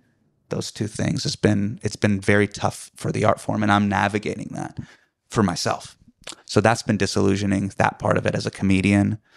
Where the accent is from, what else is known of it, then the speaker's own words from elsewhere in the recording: Davis, California, United States; also born or lived in Sacramento; So there's times where like everybody knows me. I grew up in Davis. I grew up in Sacramento. Everybody knows me as just like the skinny, Desi kid from the Masjid, right?